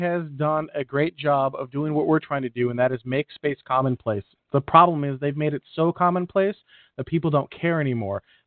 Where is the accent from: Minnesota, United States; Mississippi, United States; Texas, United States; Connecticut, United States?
Minnesota, United States; accent: Minnesotan; gotta get my Minnesotan accent back. You know, you betcha.